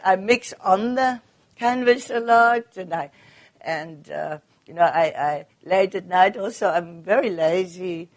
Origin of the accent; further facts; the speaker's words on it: South Africa; now in Netherlands; Well, I never thought to stay in Holland. I mean, this is not to say something bad about my home country. I mean, house country, or do you say, because I lived there now for so many years, so obviously it can't be that bad a place. But I always wanted to go back to South Africa.